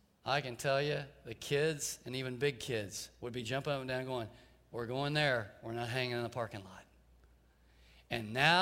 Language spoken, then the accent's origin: English; Tulsa, Oklahoma, United States; I grew up in Tulsa, and a nice part of town had this lake called Swan Lake.